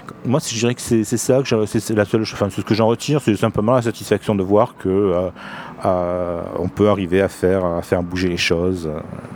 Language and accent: French; Marseille, Provence-Alpes-Côte d'Azur, France; J'ai continué sur Marseille, je suis marseillais d'origine. Donc je suis revenu tout naturellement à ma ville.